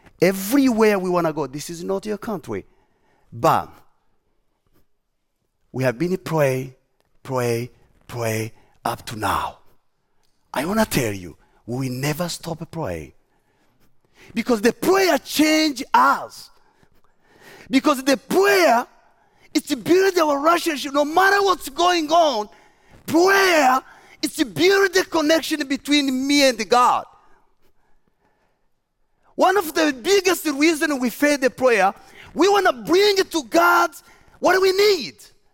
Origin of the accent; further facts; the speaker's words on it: DR Congo; English is a second language; I grew up in the Congo, I was born in Congo.